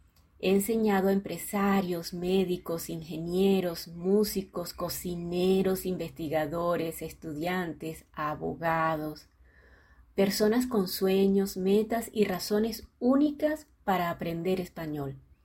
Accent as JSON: {"language": "Spanish", "country": "Venezuela", "first_language": "es", "moved": "as an adult", "lives_now": "Brazil", "said": "Soy venezolana, hablante nativa de español, y en 2016 llegué a Brasil con mi familia"}